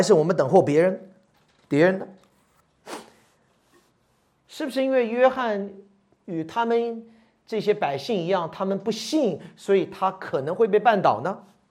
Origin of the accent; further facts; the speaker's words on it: United States; Chinese is a second language; 美国人是很土，所以我是老美